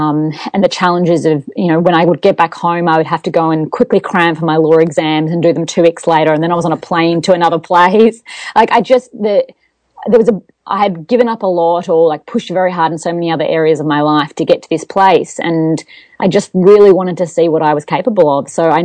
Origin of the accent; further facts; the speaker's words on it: Australia; And being an Australian, I thought, okay, that doesn't sound good.